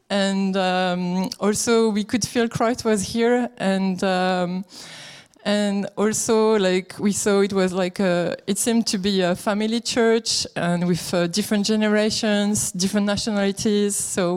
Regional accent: France; English is a second language; Caleb is 21 months old. And as you can tell with my accent, we are from France, and we arrived here in August.

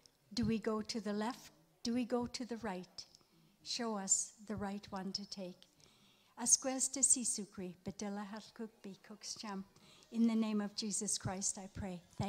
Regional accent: Merritt, British Columbia, Canada; I'm a residential school survivor, and I come from the Joyaska Indian Reserve near Merritt, BC.

